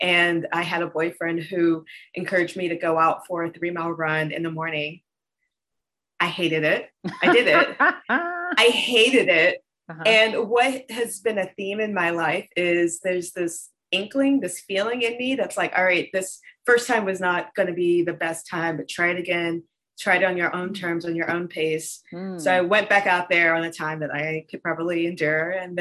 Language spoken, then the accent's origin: English; North Carolina, United States; I grew up born and raised in North Carolina. I grew up in a small town that, we had a house on 13 acres of land.